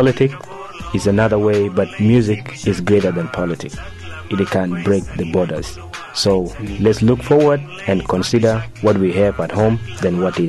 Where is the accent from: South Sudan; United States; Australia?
South Sudan; Jonglei; English is a second language; Basically, I'm from Jonglei. I'm from Du County, from Jonglei. And I thought that it is best to see and to address what's come from my homeland before I go outside.